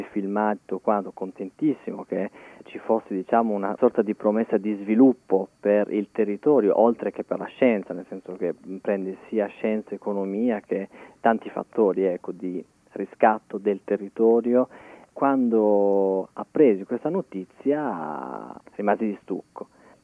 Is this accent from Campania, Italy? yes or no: no; San Basilio, Sardinia, Italy; born there; l'ultimo di 9 figli di una famiglia che vive a San Basilio, quindi sono nato a San Basilio, questo paesino sperduto di 1414 abitanti.